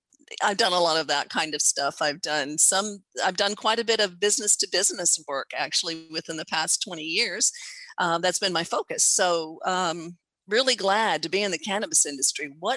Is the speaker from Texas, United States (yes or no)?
yes; Texas, United States; I'm a Texan, and I still live and work from Texas.